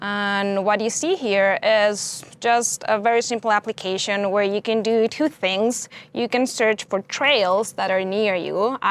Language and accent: English; Chile; And I come from Chile.